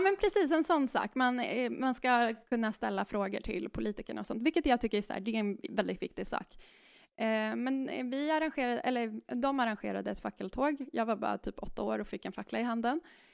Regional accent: Stockholm, Stockholm County, Sweden; Och jag är från Stockholm.

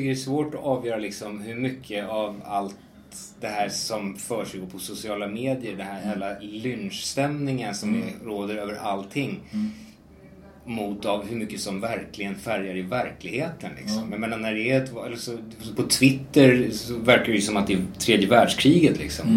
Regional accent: Stockholm, Stockholm County, Sweden; när man kommer ut som stockholmare, man kommer ut så här, shit, liksom

